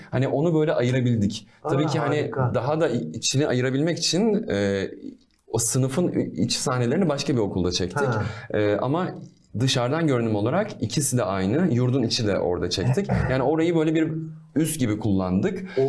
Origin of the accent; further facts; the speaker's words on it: Tekirdağ, Turkey; Ben çünkü Trakyalıyım, Tekirdağlıyım.